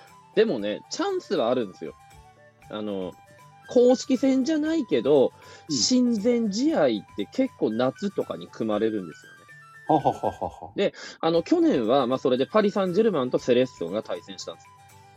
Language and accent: Japanese; Hirosaki, Aomori, Japan; 例えばね、青森で僕は生まれ育ち、もうスポーツなんて全然見れませんでした。